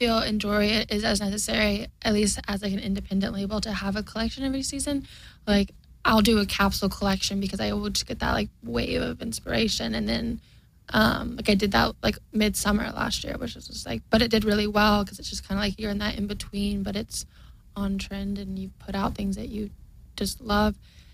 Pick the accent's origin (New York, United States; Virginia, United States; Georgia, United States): Georgia, United States; growing up in Georgia, we grew up on a lot of land, kind of isolated with my, I have three other sisters.